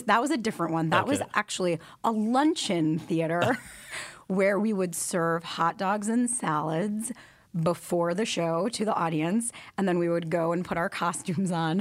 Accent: Detroit, Michigan, United States; I grew up in Detroit, Michigan. My mother was a public school teacher, and my dad is an urban planner.

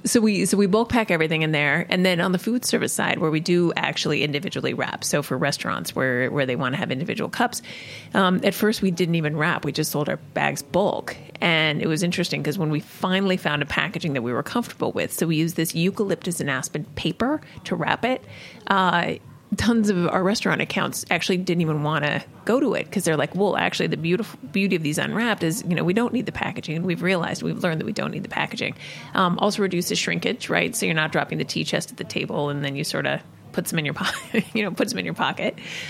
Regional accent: Rocky Mountains, United States; So, you know, I'm from the Rockies.

